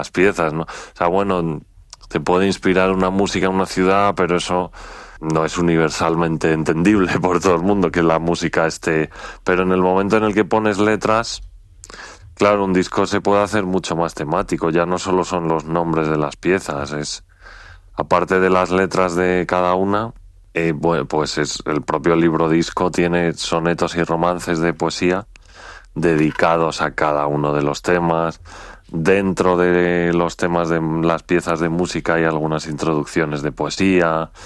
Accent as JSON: {"language": "Spanish", "town": "San Lorenzo de El Escorial", "region": "Community of Madrid", "country": "Spain", "tie": "born or raised there", "said": "el tema dedicado a mi pueblo en Madrid, a San Lorenzo del Escorial"}